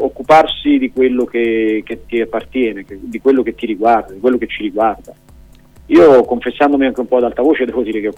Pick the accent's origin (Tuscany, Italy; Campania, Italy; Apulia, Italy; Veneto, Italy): Campania, Italy; moved away as an adult; da campano, di origini, ora vivo in Toscana dai tempi dell'università